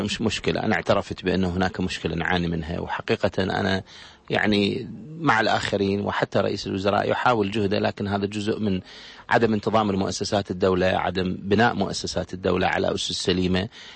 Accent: Iraq; الحقيقة هو جزء من المشكلة اللي عندنا في العراق

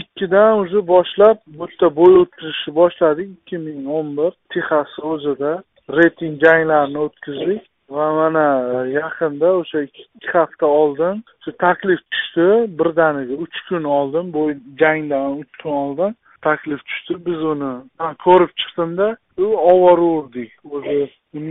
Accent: Tashkent Region, Uzbekistan; O'zim Toshkent viloyati O'rta Chirchiq tumanidanman.

